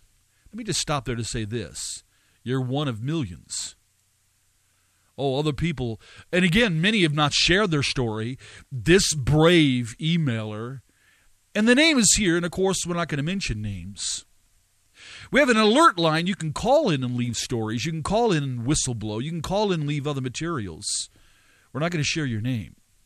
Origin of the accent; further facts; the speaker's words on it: California, United States; I am from Southern California.